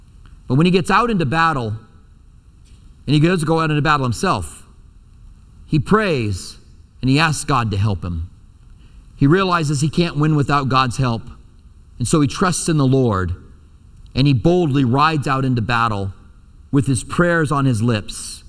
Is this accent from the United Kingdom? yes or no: no; Iowa, United States; born there; I was born in Iowa and we would take vacations in Iowa.